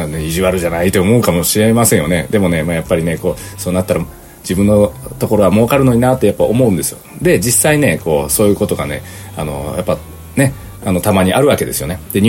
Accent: Nagasaki, Japan; 私長崎県ですけど

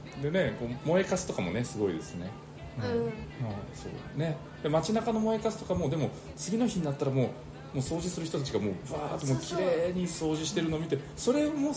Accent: Kunimi, Nagasaki, Japan; 私はね、同じ長崎だけど島原半島の方のね、国見町というとこ出身なんですけど

